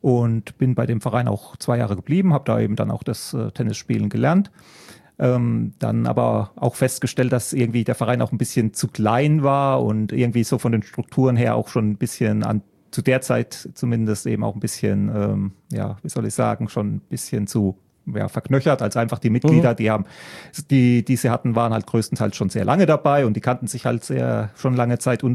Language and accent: German; Mannheim, Baden-Württemberg, Germany; born there; Ja, das ist richtig. Ich bin in Mannheim geboren.